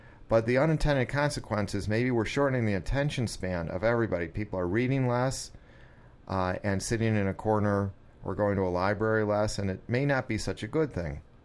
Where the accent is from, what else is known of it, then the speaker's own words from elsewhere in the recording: Chicago, Illinois, United States; And I grew up around Chicago. We did the same thing.